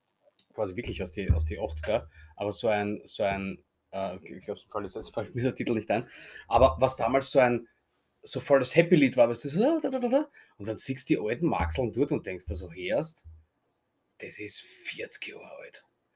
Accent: Vienna, Austria; Lernt man auch als Wiener noch was.

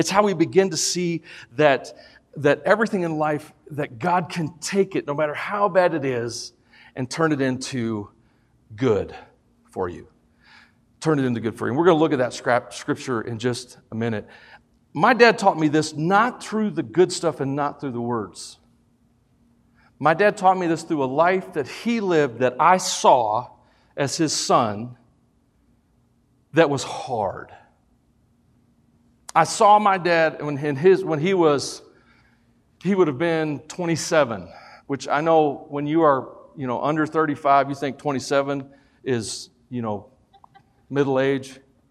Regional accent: the South, United States; We're from the South. We are Southerners. We went to the North.

